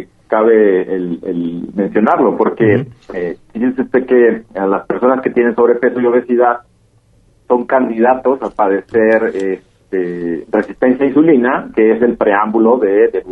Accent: Mexico; los mexicanos tenemos algunos polimorfismos de un solo nucleótido

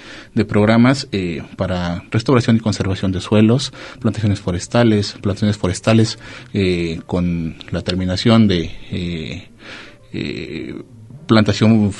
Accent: Colotlán, Jalisco, Mexico; no soy originario de Colotlán, de nacimiento, pero sí de corazón, ¿sí? Aquí me crié, aquí he crecido

